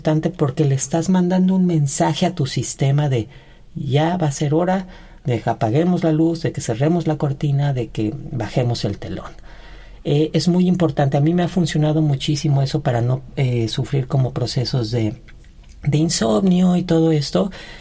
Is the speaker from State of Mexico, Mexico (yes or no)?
yes; Ixtapan de la Sal, State of Mexico, Mexico; los hacen en mi pueblo, Ixtapan de la Sal, Estado de México, perdón.